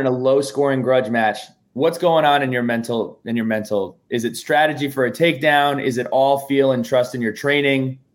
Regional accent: Westwood, New Jersey, United States; We grew up together in Westwood, New Jersey.

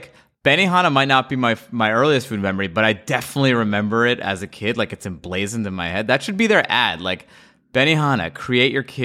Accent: Great Neck, New York, United States; accent: Long Island; I grew up in Great Neck.

